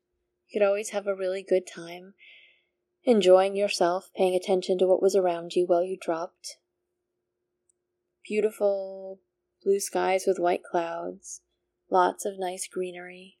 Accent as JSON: {"language": "English", "region": "New England", "country": "United States", "said": "because I'm from New England, and that's largely what we had."}